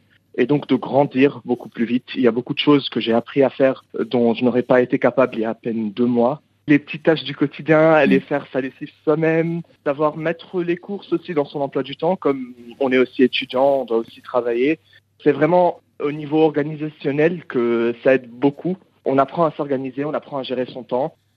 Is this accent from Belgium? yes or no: no; Lebanon; now in Paris, France; je viens du Liban et je suis cette année étudiant en première année